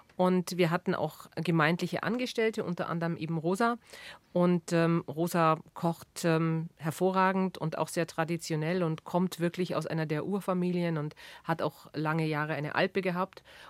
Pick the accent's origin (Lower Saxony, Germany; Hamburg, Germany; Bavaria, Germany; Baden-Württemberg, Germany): Bavaria, Germany; Sonthofen; born there; Ja, ich komme aus Sonthofen gebürtig, wobei das nochmal eine ganz andere Geschichte ist als Hindelang.